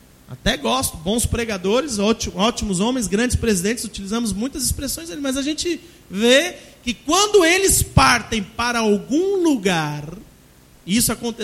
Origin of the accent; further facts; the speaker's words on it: Brazil; now in Portugal; Não é porque eu sou brasileiro, vivo em Portugal, passo por isso